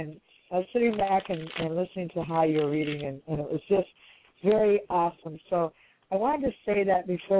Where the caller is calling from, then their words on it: Michigan, United States; I'm calling from Michigan.